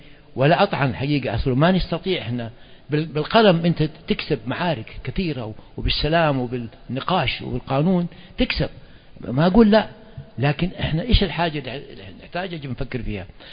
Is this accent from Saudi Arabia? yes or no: yes; Saudi Arabia; وأنا متأكد الكلام هذا كان بحكم إحنا سعوديين وكذا، طيارين مقاتلين